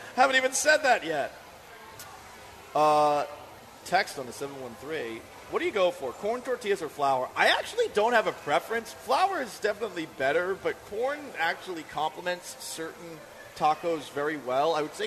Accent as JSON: {"language": "English", "region": "Northeast", "country": "United States", "tie": "born or raised there", "said": "I was raised in the Northeast."}